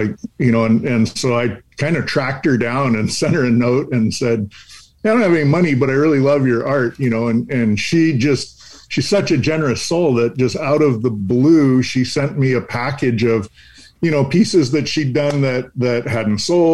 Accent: Corvallis, Oregon, United States; Yeah, Corvallis, Oregon was my first home.

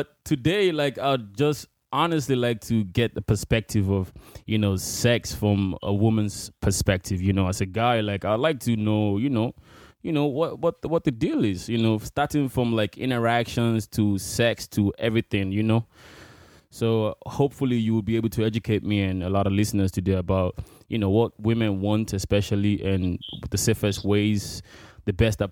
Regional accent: Nigeria; I'm from Nigeria, right?

